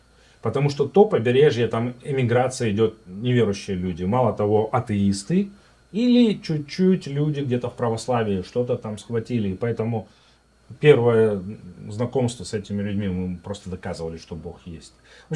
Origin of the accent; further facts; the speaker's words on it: Almaty, Kazakhstan; born there; Ну, я родился в Казахстане, в городе Алмата.